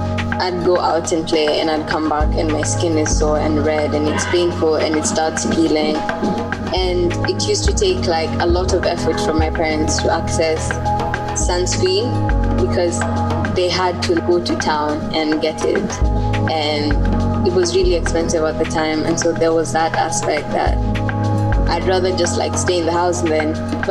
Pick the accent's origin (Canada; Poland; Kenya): Kenya; Kakamega County; I come from Kakamega County, which is like an 8-hour bus ride from the city, Nairobi. It's really dominated with the Luya community. That's where we have settled, because my dad is Luya.